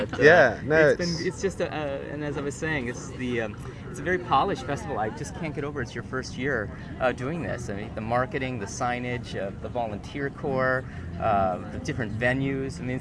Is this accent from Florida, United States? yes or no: no; Ann Arbor, Michigan, United States; I'm visiting from Ann Arbor, Michigan.